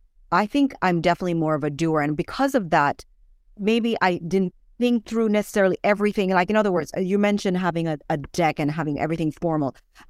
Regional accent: Jamaica; growing up in Jamaica, most of us grew up very entrepreneurial.

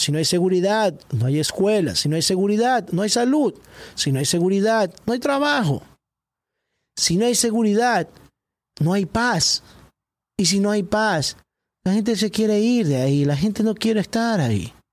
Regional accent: Ecuador; moved away as an adult; Pero yo en mi país no tuve que reclamarles nada. Si me hubiese quedado en Ecuador para ser bombero, yo ahorita estuviera como jefe de bombero

